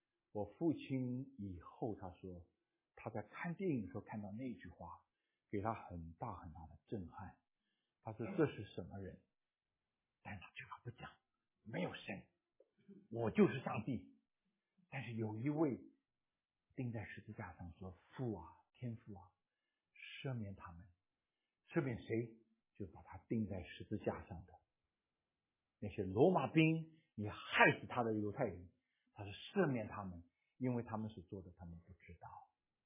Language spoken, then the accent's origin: Chinese; Keelung, Taiwan; 我们从小我们住了一个住在基隆哈，所以我是生在基隆鸡的笼子里面啊